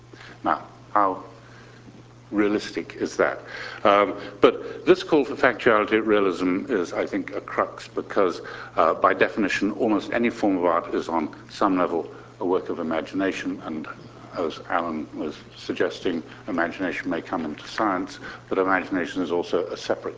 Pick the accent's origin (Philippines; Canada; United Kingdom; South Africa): Canada; As a Canadian, I feel I should apologize for Canadian physicists